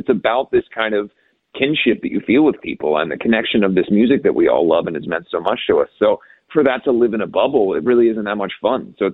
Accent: Ohio, United States; born or raised there

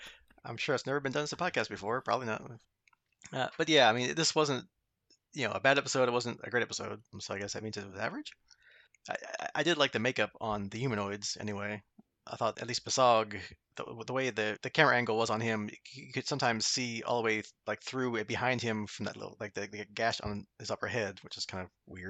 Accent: United States; Being American, I had no clue what that was

